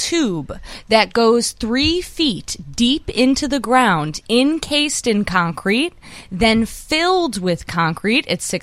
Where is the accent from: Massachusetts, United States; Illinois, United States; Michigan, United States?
Illinois, United States; Cicero; accent: Ciceronian; Ugh, I know. It's my Ciceronian accent.